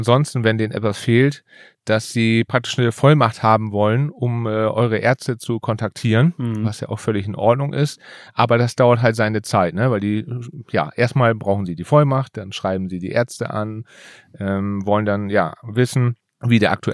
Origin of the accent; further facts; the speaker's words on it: Lower Saxony, Germany; Ich bin Niedersachse.